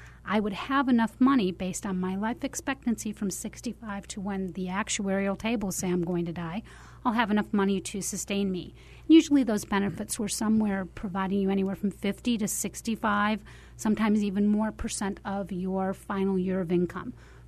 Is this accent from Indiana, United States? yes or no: no; St. Louis, Missouri, United States; I'm from St. Louis.